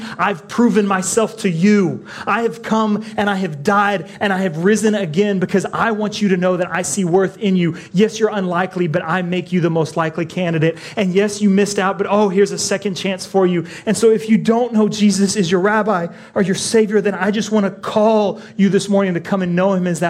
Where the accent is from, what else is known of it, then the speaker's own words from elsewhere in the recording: Amarillo, Texas, United States; I'm a dude from Amarillo, Texas with zero surf culture.